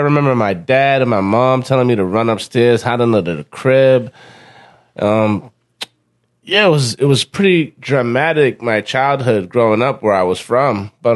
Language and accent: English; Worcester, Massachusetts, United States; I come from Worcester, Massachusetts. I was born and raised in Worcester.